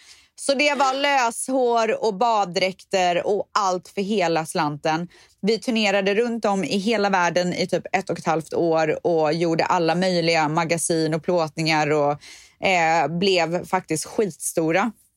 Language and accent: Swedish; Borås, Västra Götaland County, Sweden; Hon ägde ju en frisörsalong som heter Klick, som låg mitt i Borås. Och där har jag vuxit upp.